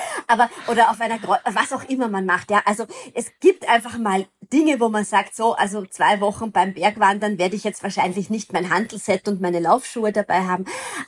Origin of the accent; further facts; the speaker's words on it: Vienna, Austria; Ich bin ja Wienerin.